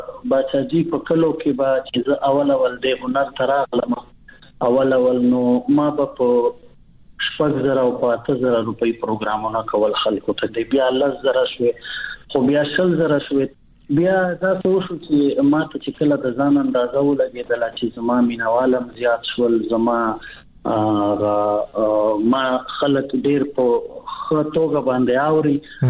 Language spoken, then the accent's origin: Pashto; Bannu, Khyber Pakhtunkhwa, Pakistan; زه خو بیسیکلی د بنو یم، په بنو کې پیدا شوی یم، په بنو کې لوی شوی یم. بنو زمونگا ابائی علاقہ دا، زمونگ دا پلار، زمونگ دا نکنو جائیدادو نا ٹول بنو کی دی.